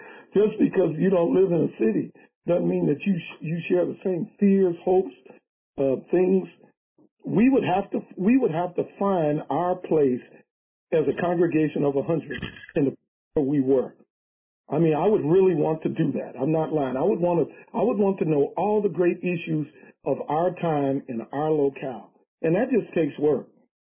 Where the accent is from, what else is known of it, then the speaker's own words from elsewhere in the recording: United States; born there; I'm an American citizen by birth